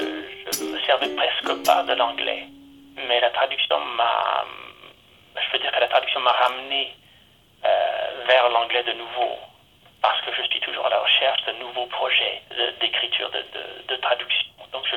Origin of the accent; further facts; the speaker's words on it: Alberta, Canada; accent: Albertan; Je dirais que j'ai un accent qui n'est plus tellement albertain, ni rien du tout. En fait, les gens ne savent pas trop d'où je viens maintenant. C'est un accent qui est formé par les voyages et des études et les amours et tout ça.